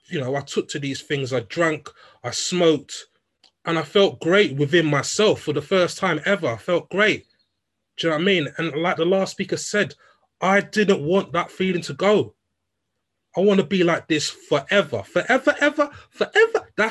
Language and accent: English; United Kingdom; I'm born here, I was raised here, you know, I'm a British citizen